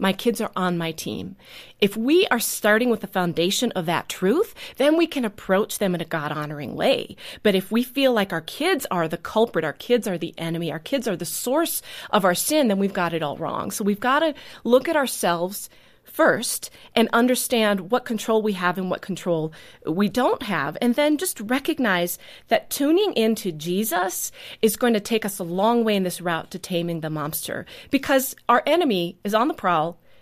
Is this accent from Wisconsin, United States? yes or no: yes; New Holstein, Wisconsin, United States; now in Neenah, United States; I live in Neenah. I grew up in New Holstein